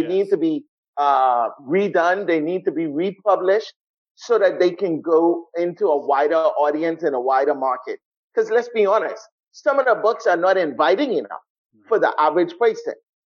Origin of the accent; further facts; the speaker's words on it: Nassau, New Providence, Bahamas; I was brought up in Nassau, yeah. Mainly in South Beach. My parents are, all our life we've lived in South Beach.